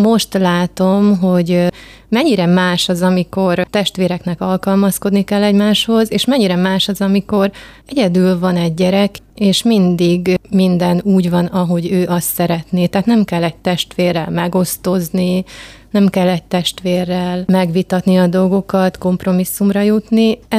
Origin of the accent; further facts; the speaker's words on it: Kiskunhalas, Bács-Kiskun, Hungary; also born or lived in Kisszállás; Én Kiskunhalason születtem, viszont az én nagyszüleim Kisszálláson laktak, és én oda jártam óvodába, majd általános iskolát már itt Kiskunhalason végeztem